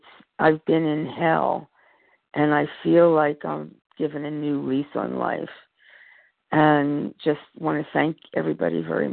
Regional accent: California, United States; I'm from California and very new to Vision.

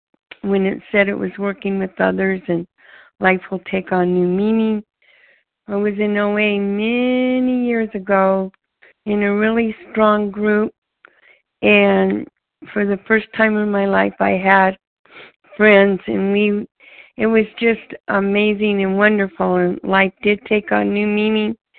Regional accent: Indiana, United States; from Indiana

